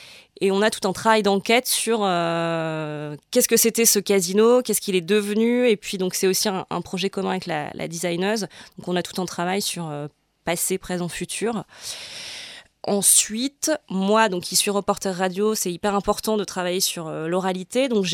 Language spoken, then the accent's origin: French; Arras, Hauts-de-France, France; parce que j'ai grandi à Arras, j'ai fait toutes mes études à Lille.